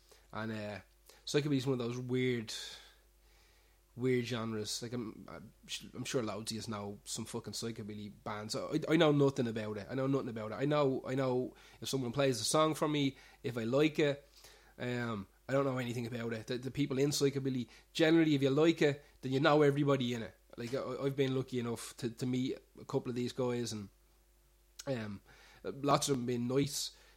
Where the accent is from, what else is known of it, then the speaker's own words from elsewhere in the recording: Cabra, Leinster, Ireland; I think it's because I'm originally from Cabra